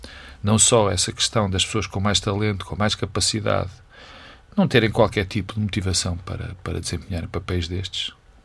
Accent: Portugal; Eu fico, como português, muito contente

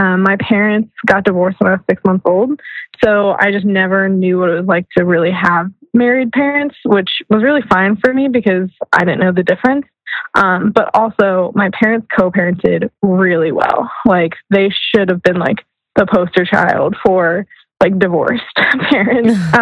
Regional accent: Batavia, Ohio, United States; I grew up in Batavia, Ohio, which is near Cincinnati. Whenever someone asks me where I'm from, I'll always just say Cincinnati. No one's going to be able to find Batavia on a map. It's a very small community.

